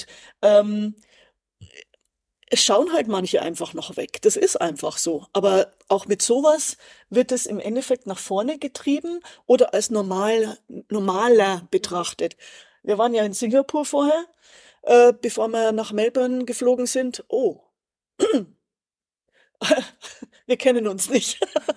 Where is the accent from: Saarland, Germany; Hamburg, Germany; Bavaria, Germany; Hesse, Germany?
Bavaria, Germany; Munich; now in Sydney, Australia; Ich bin ein Münchner Kindl